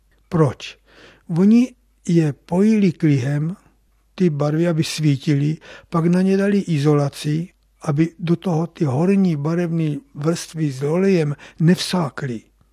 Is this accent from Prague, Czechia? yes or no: no; Zlín, Zlín Region, Czechia; Já jsem se narodil ve Zlíně 9. prosince 31. A vyšel jsem tam základní školu.